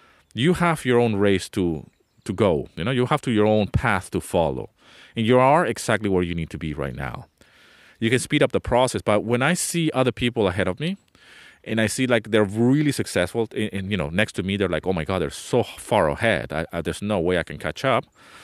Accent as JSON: {"language": "English", "country": "Venezuela", "tie": "born or raised there", "also_born_or_lived": "London", "said": "I speak different languages, all right? So I was born in the UK, in London. But I grew up in Venezuela. My whole family and my whole heritage, if you will, is from Venezuela."}